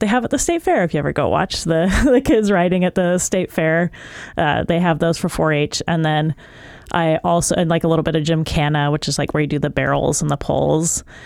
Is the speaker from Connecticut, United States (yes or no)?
no; Wasilla, Alaska, United States; Yes, I did. I grew up outside of Wasilla off Pittman Road.